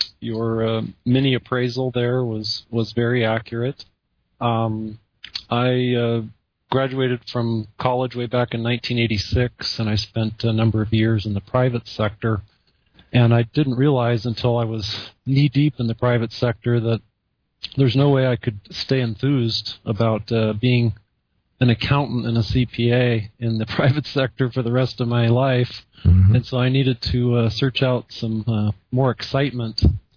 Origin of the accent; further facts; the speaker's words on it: San Jose, California, United States; I was transferred 50 miles to the south to San Jose, California, which was my hometown.